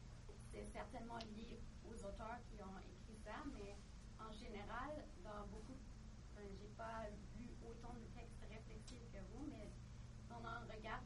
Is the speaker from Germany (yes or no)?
yes; Germany; je suis allemande